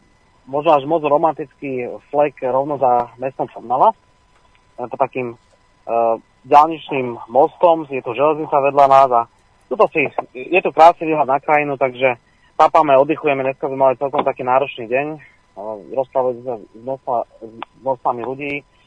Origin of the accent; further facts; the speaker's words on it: Bratislava, Bratislava Region, Slovakia; Ja som veľmi prekvapený ako Bratislavčan